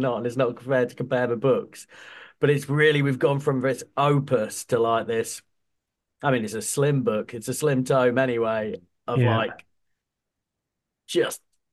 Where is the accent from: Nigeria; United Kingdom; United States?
United Kingdom; East Midlands; I mean, I grew up in Leicestershire, so